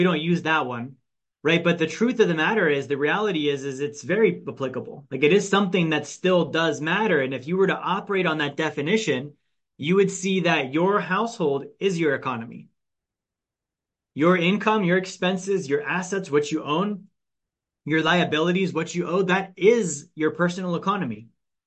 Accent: Alaska, United States; I grew up low income. Right, low income, low financial literacy. I grew up in Alaska.

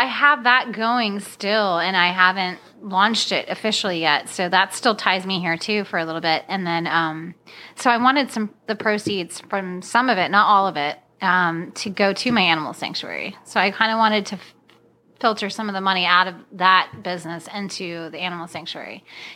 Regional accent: Florida, United States; I'm from Florida.

